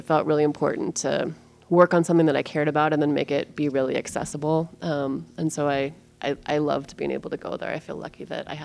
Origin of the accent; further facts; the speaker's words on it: Seattle, Washington, United States; And I grew up in Seattle, and so, you know, Riot Girl definitely shaped how I understood myself as a teenager